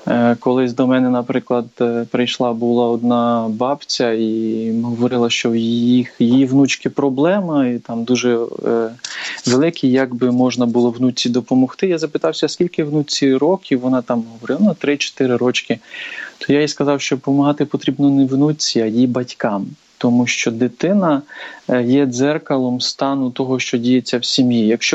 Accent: Zakarpattia Oblast, Ukraine; У нас, наприклад, є, я родом з Закарпаття, є такі слова

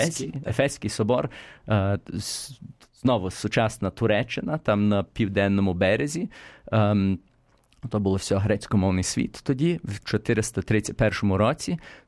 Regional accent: United States; я народився в Америці і там виростав

